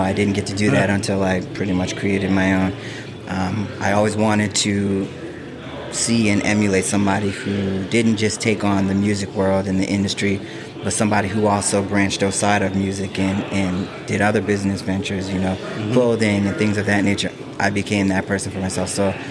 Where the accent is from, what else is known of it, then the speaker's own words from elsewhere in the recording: North Preston, Nova Scotia, Canada; Yeah, so growing up in North Preston was great.